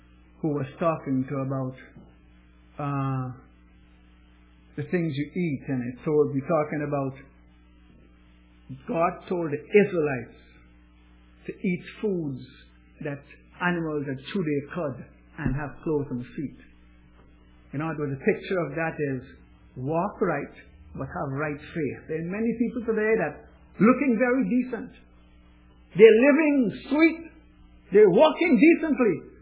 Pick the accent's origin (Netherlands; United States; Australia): Netherlands; Amsterdam, North Holland; moved away as an adult; when I left my hometown, that in Amsterdam